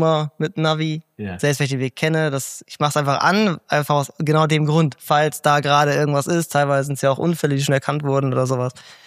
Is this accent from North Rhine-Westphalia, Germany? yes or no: yes; Spenge, North Rhine-Westphalia, Germany; Ich komme ja aus Spenge, das ist ja ein Stück hier hin, das sind da ungefähr 60 Kilometer hier hin.